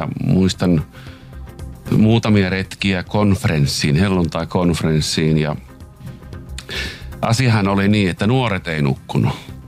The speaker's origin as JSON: {"language": "Finnish", "town": "Jyväskylä", "region": "Central Finland", "country": "Finland", "said": "Nyt mä oon Jyväskylästä lähtöisin"}